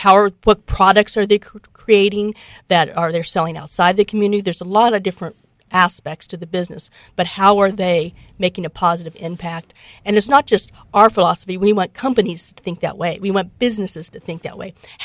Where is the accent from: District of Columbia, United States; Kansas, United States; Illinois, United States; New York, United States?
Kansas, United States; also born or lived in Lawrence; Well, I was actually born in Lawrence when my dad was in law school. And then I grew up in western Kansas.